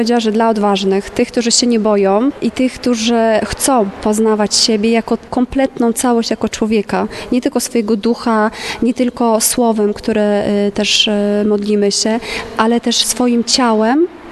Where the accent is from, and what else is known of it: Łódź, Łódź Voivodeship, Poland